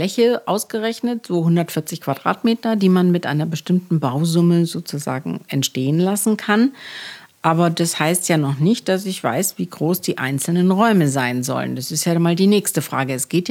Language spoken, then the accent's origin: German; Gelsenkirchen, North Rhine-Westphalia, Germany; Ich bin in einem Reihenhaus in Gelsenkirchen groß geworden